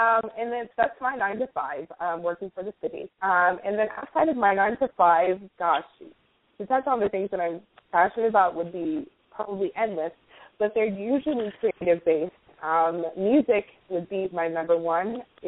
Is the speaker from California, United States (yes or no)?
yes; California, United States; I'm currently back in the Bay Area, which is home for me.